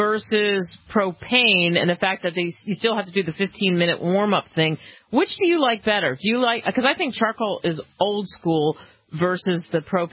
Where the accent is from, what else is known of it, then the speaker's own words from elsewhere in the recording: Northeast, United States; I grew up in the Northeast, and barbecuing didn't mean barbecue, like you're going to get barbecue.